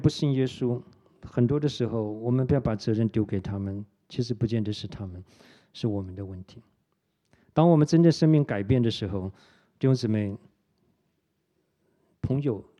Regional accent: Taiwan; moved away as an adult; 因为我在台湾长大二十多年出来

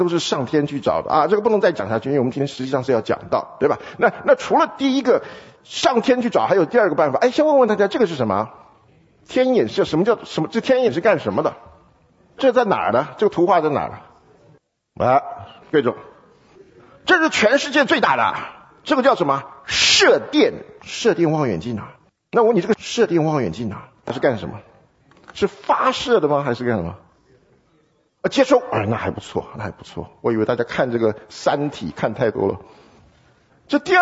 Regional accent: Taiwan; 因为我是从台湾来的，忘记跟大家介绍一下。

